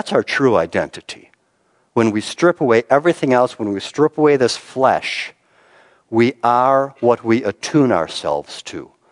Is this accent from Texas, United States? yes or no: no; Chicago, Illinois, United States; We grew up in Chicago.